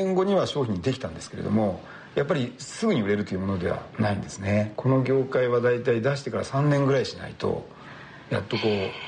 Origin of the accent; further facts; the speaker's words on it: Niigata, Japan; 2001年かな、新潟の方に、やっぱり地元が新潟ですので、やっぱりホームに戻ってきたいということで2001年に戻ってきまして